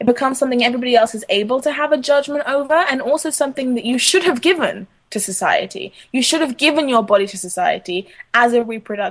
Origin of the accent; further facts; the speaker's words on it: Accra, Greater Accra, Ghana; also born or lived in London, United Kingdom; I mean, I'm mixed race, I'm half Ghanaian, I grew up between there and between Accra and London, and I've always had a very clear understanding of myself as also an African